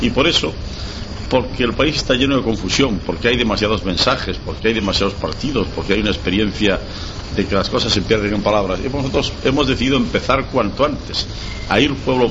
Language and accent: Spanish; Spain; Todos somos españoles y tenemos mucho más en común que aquellas cosas que nos puedan diferenciar.